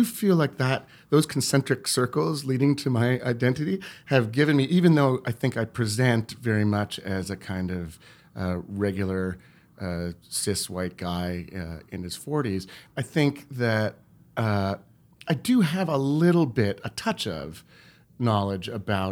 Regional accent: Montreal, Quebec, Canada; I'm from Montreal.

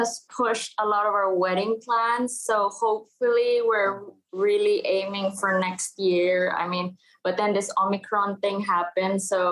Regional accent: Philippines; now in United Kingdom; I'm from the Philippines.

